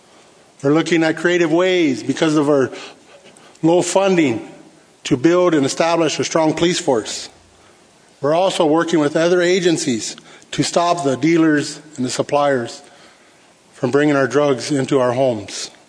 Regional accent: Whitehorse, United States; And in April, we went down to Whitehorse, my hometown.

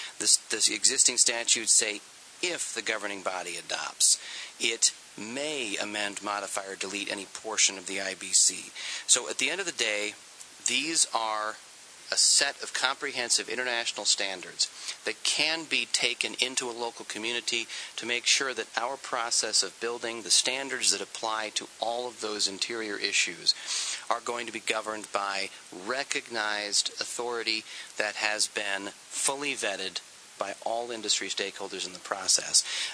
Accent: Sioux Falls, South Dakota, United States; I'm an attorney from Sioux Falls.

